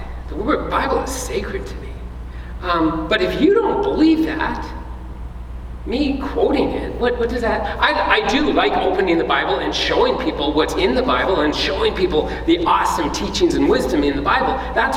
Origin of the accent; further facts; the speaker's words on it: Ontario, Canada; But I grew up in Ontario, and in my school days